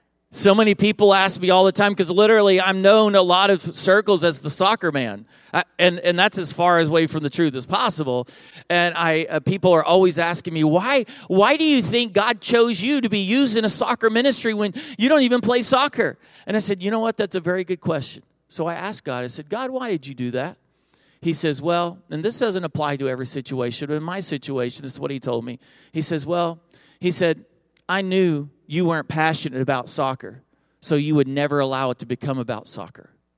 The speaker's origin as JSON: {"language": "English", "region": "Oklahoma", "country": "United States", "also_born_or_lived": "Texas", "lives_now": "Pennsylvania, United States", "said": "I'm a Southern preacher, okay? I'm from the South. I lived all of my life in Oklahoma and Texas."}